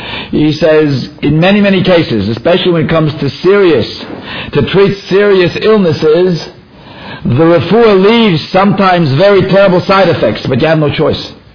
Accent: Toronto, Ontario, Canada; He actually grew up in Toronto, which was my hometown.

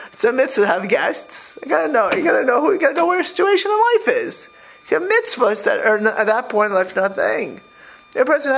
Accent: Miami Beach, Florida, United States; But I grew up in Mid Beach in Miami Beach. It was, you know, middle class, upper middle class area.

